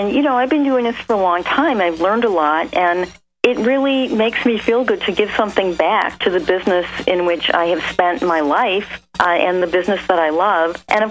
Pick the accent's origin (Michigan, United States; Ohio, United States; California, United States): Michigan, United States; Detroit; yeah, I grew up in Detroit.